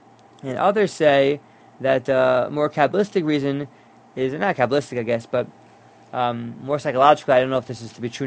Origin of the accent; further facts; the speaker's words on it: Teaneck, New Jersey, United States; And I know growing up in Tinek, we had women in the base medrash sometimes